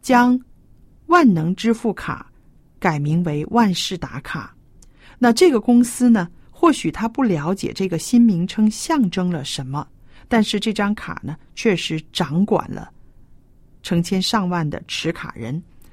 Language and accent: Chinese; China; 我觉得我们中国人的家庭呢，还是妇女管家的比较多